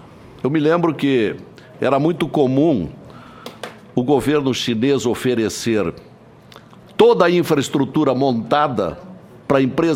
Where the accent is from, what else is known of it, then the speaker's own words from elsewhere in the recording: Brazil; Como nós, brasileiros, não temos recursos atualmente